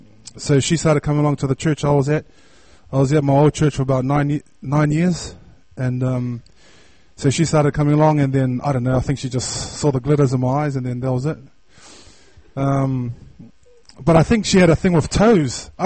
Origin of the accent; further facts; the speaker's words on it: Otara, Auckland, New Zealand; But I was born and raised in Otara. I have a family of, there's 9 of us kids, plus mum and dad, which makes 11.